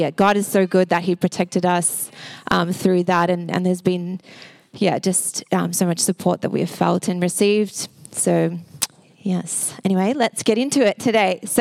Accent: Sunshine, Victoria, Australia; But I've grown up in the western suburbs. I was born in Sunshine. I lived in Altona Meadows. Now I live in Truganina.

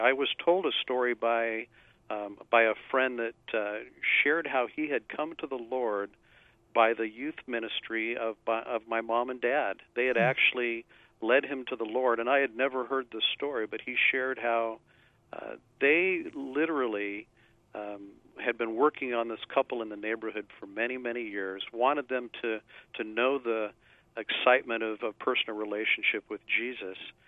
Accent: Tucson, Arizona, United States; now in Hawaii, United States; You know, I was raised in Tucson, Arizona, about as far from Hawaii as you can get. It's dry and lots of cactus.

